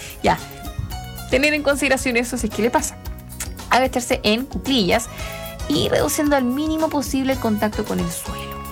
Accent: Chile; Como buen chileno, uno graba todo.

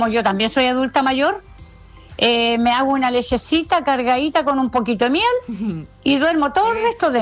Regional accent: Gorbea, Araucanía, Chile; Yo soy de Gorbea acá, también pasan, pero uno a lo lejos

